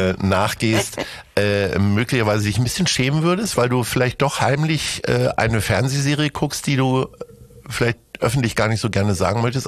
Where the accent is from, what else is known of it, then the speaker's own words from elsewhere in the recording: Hanover, Lower Saxony, Germany; Ich komme ja aus Hannover